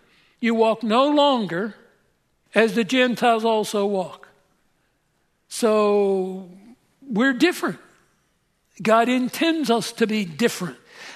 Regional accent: Pennsylvania, United States; Now, I'm from Pennsylvania. And we have Amish country there in Lancaster, Pennsylvania.

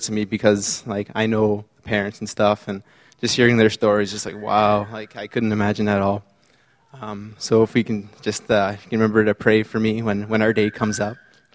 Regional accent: Moose Factory, Ontario, Canada; now in Aldergrove, Canada; I am originally from Moose Factory, Ontario, and my wife … is originally from Chilliwack.

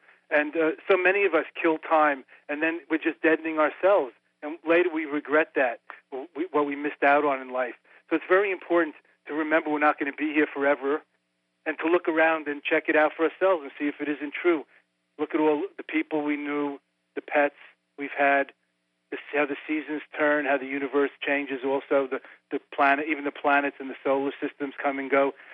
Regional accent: New York, United States; also born or lived in India / Tibet / Nepal; Well, I grew up in New York, went to college in New York, went to India when I graduated in 1971, became a Buddhist monk, lived in Tibet, Nepal, Sikkim, Bhutan, India

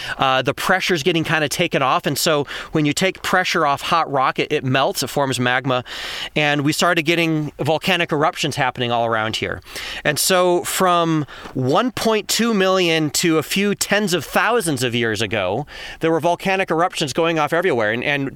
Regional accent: Michigan, United States; I'm from Michigan, we say pop.

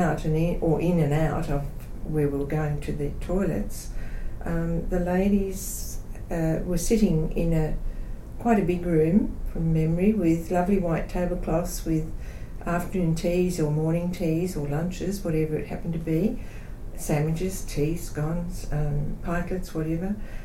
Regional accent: New South Wales, Australia; also born or lived in Goulburn; we moved very soon after that to the coast, to the south coast, around the Wollongong area, and I grew up in that area, around the Fairy Meadow side on the north of Wollongong.

